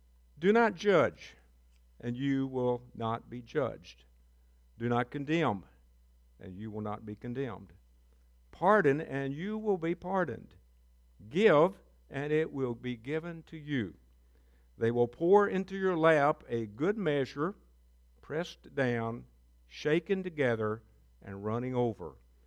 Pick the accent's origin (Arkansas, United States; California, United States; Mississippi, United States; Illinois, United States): Arkansas, United States; I was raised in Northeast Arkansas. My grandparents, believe it or not, were sharecroppers.